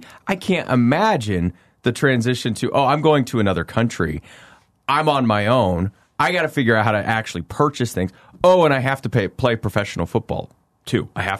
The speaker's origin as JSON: {"language": "English", "town": "Cheyenne Wells", "region": "Colorado", "country": "United States", "tie": "born or raised there", "said": "That's a great point that you bring up too, because I grew up in Eastern Colorado"}